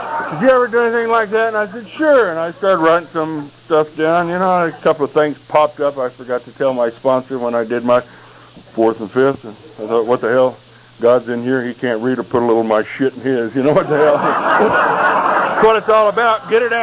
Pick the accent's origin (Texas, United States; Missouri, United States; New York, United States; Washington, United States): Texas, United States; Yeah, but I'm from Texas.